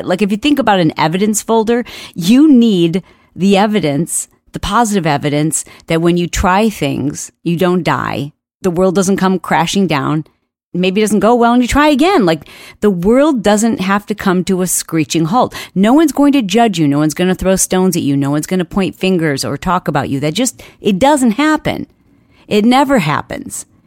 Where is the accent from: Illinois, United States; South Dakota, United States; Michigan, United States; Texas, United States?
Michigan, United States; Now, I grew up in Michigan